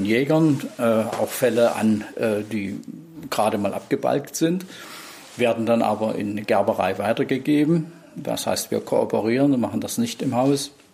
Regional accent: Dresden, Saxony, Germany; also born or lived in Wismar; now in Schwerin, Germany; Ich komme ursprünglich aus Dresden, habe viele Jahre in Wismar mein Geschäft gehabt und dort aufgebaut. Und nach der Wende bin ich nach Schwerin gewechselt

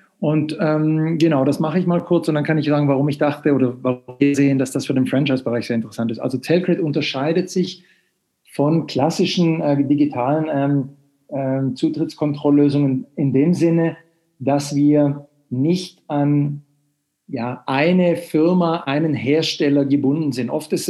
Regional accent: Sweden; German is a second language; now in Germany; ich bin Schwede, wie man vielleicht am Namen hört, aber lebe ungefähr 2/3 meines Lebens schon in Deutschland.

